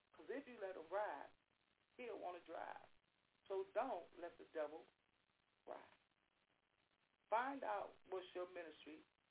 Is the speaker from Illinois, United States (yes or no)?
yes; Chicago, Illinois, United States; See, I was born in Englewood, but I was raised up on the west side. So I had so much part of my life on the south side, raised up on the west side.